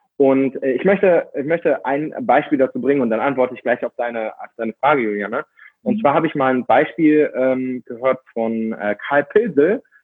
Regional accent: Austria; Und ich komme aus Österreich und dort haben wir einige Berge.

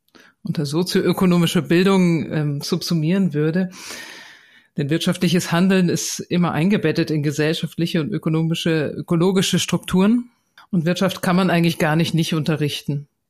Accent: Bavaria, Germany; also ich komme jetzt aus Bayern und hier ist das so ein ganz normales Schulfach

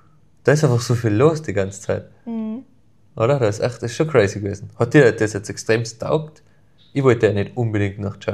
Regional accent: Tyrol, Austria; wir kommen aus Tirol

